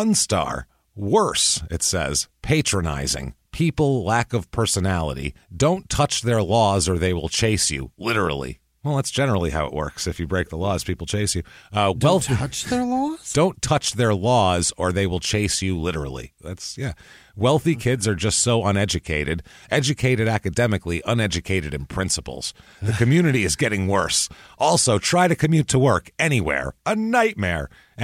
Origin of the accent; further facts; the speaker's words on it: Northeast, United States; I'm from the Northeast. People drink a lot.